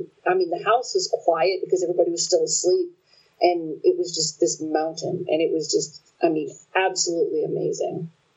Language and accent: English; Texas, United States; I'm from South Texas.